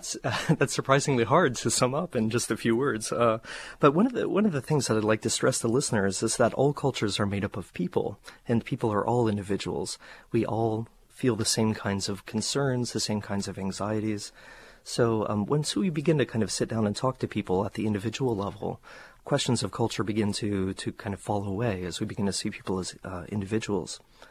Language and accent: English; Ohio, United States; you know, I grew up in Ohio. I really hadn't been too much outside of the Midwest.